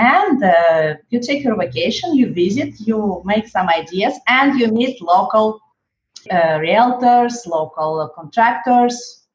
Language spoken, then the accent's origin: English; Paris, Île-de-France, France; English is a second language; now in Barcelona, Spain; when I've said this, that I'm from Paris. When I have said them that now I live in Barcelona